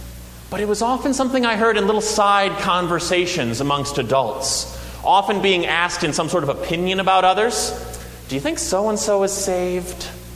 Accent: Tennessee, United States; I grew up in a different religious climate than many of you might have growing up in Tennessee.

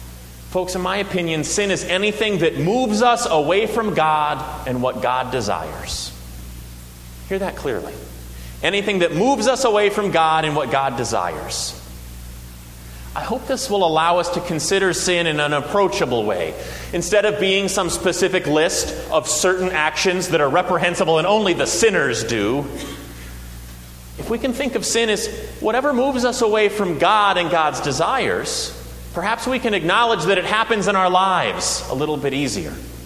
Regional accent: Tennessee, United States; I grew up in a different religious climate than many of you might have growing up in Tennessee.

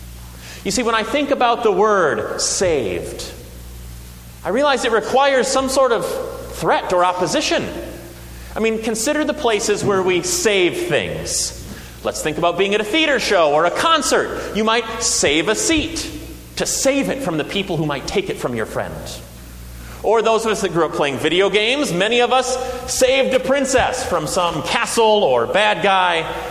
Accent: Tennessee, United States; I grew up in a different religious climate than many of you might have growing up in Tennessee.

